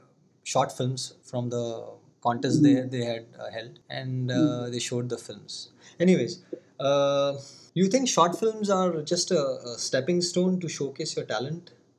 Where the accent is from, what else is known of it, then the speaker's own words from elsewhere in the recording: Mumbai, Maharashtra, India; I'm from Bombay.